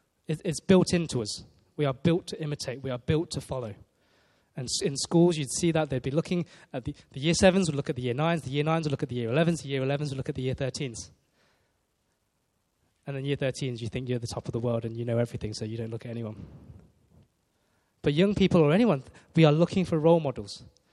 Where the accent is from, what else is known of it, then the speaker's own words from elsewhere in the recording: Leicester, East Midlands, United Kingdom; So I grew up in Leicester, and we grew up in the Chinese church in Leicester